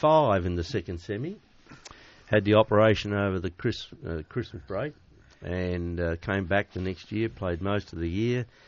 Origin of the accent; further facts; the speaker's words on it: Sandringham, Victoria, Australia; In Sandringham, Melbourne.